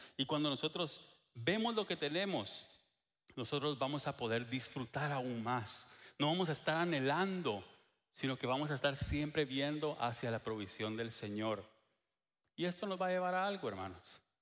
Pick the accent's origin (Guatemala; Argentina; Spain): Guatemala; now in Texas, United States; cuando nosotros venimos de Guatemala, por cierto, ayer, hace 4 años, así que ayer fue nuestro aniversario en Texas